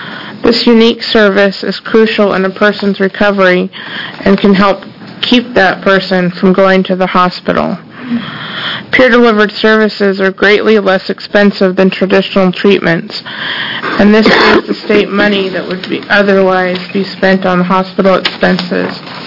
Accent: United States; I'm from Benton County.

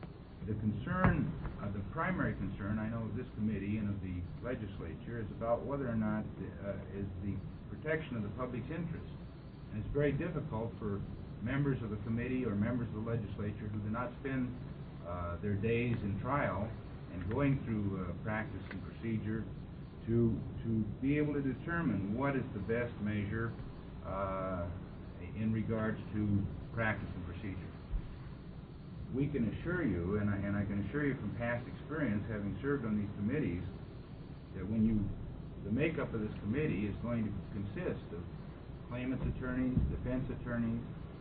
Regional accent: Astoria, Oregon, United States; from Astoria, attorney from Astoria

